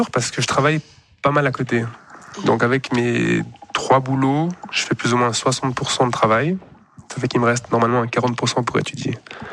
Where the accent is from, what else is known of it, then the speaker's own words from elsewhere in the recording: Fribourg, Switzerland; born there; Alors, mon père, il est suisse. Ma mère, elle est de Colombie. Les deux, ils se sont rencontrés à Fribourg. Et moi, je suis né à Fribourg.